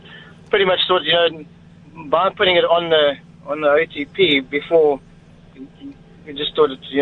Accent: Somerset West, Western Cape, South Africa; Yeah, I'm from Somerset West

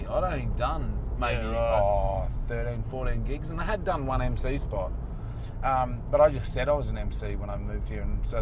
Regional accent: Kingaroy, Queensland, Australia; born there; So I was born in Kingaroy.

